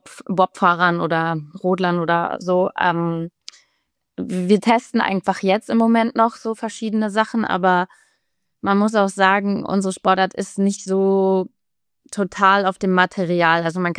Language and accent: German; Berlin, Germany; Ich komme aus Berlin